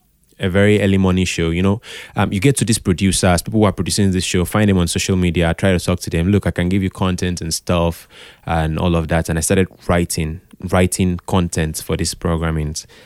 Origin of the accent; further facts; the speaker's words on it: Calabar, Cross River, Nigeria; I grew up in Calabar. And of course, growing up in Calabar, we listened to a lot of AKBC.